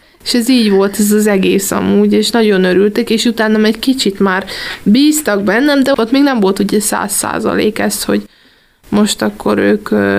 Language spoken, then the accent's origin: Hungarian; Great Hungarian Plain, Hungary; mivel ugye alföldi lány vagyok, ezért szeretem az egyszerűbb ételeket